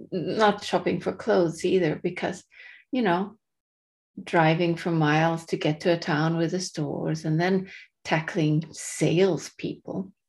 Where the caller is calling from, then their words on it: Norway; English is a second language; I'm shopping from Norway and Christine is shopping from Eastern Canada.